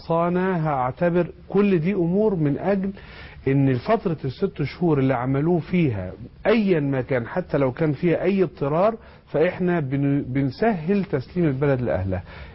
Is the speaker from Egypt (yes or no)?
yes; Egypt; من حقي انا كسياسي كمصري يعيش في مصر